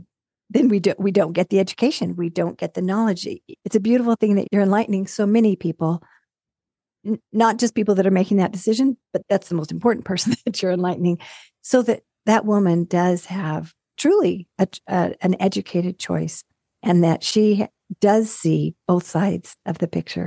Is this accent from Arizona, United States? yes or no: yes; Arizona, United States; So I'm from Arizona.